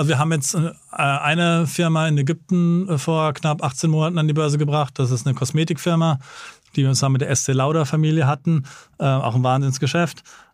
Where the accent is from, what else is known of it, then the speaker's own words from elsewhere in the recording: United States; Also als Amerikaner meinen Job zu machen, also Amerikaner sind in vielen Mittleren Osten, zum Beispiel Ländern, nicht ganz so willkommen wie jetzt irgendwie neutrale Europäer.